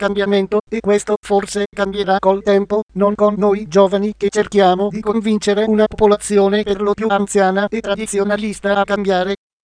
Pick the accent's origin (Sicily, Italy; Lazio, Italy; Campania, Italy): Sicily, Italy; Catania; now in Ireland; Ho un dottorato in ingegneria informatica conseguito nel 2012 a Catania, mia città natale.